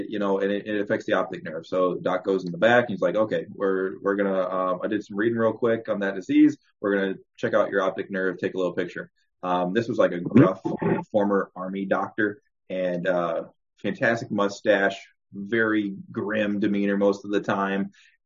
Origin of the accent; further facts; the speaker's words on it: Illinois, United States; now in South Carolina, United States; I currently live in South Carolina, but I'm originally from Illinois.